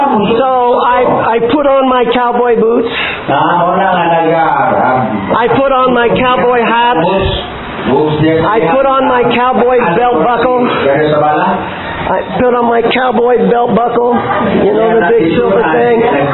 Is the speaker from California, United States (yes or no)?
yes; California, United States; when I was a young man, and growing up in California, which is on the west coast of the United States, I was very much involved with horses